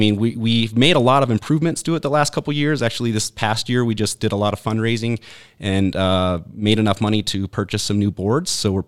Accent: Casper, Wyoming, United States; I'm actually from Casper, Wyoming, originally. Okay. Grew up there, went down to school in Laramie

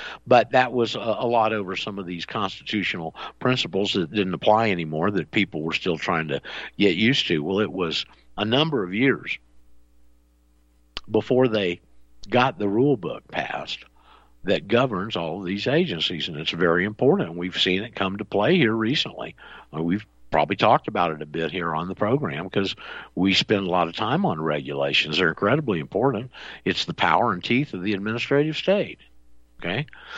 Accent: Panama City, Florida, United States; In my hometown, Panama City, was built by the WPA, actually.

